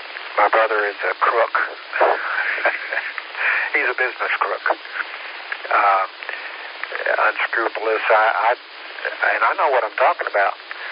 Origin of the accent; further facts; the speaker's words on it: Tennessee, United States; I was raised in Tennessee. I went to Tennessee to attend my dad's funeral and just stayed